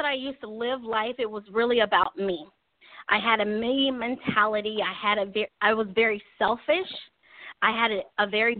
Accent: Palm Beach, Florida, United States; now in Atlanta, United States; I'm originally from Palm Beach, Florida, but I now live in Atlanta, Georgia.

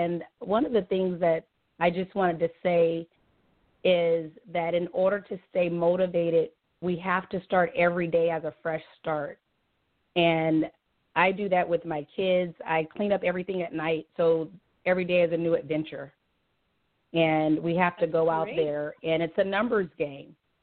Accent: Oakland, California, United States; from Oakland, California.

